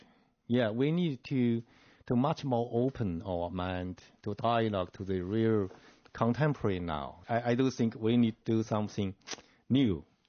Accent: Nanjing, Jiangsu, China; English is a second language; moved away; Yeah, still Nanjing, my hometown, is my home. Yeah, every year I return back one and two times.

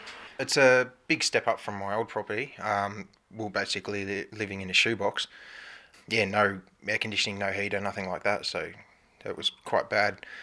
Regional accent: Albury, New South Wales, Australia; I'm from Aubrey, New South Wales.

